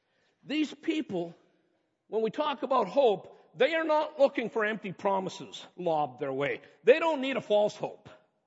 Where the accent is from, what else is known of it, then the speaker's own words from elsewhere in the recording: Ladner, British Columbia, Canada; I grew up in Ladner and grew up with George's parents and grandparents.